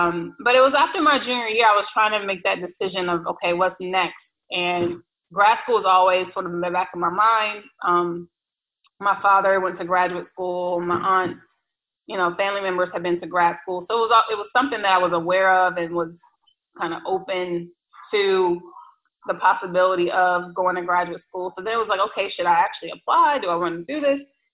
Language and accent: English; the South, United States; I think I had experienced, you know, the East Coast, and I'm from the South, so I just wanted a whole new experience.